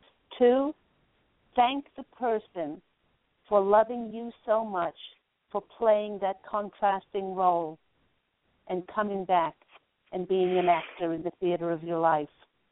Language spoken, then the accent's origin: English; Queensland, Australia; moved away as an adult; now in United States; I've been in Cali now for 6 years, and my husband and I moved here from Australia. And funnily enough, we were near the Glasshouse Mountains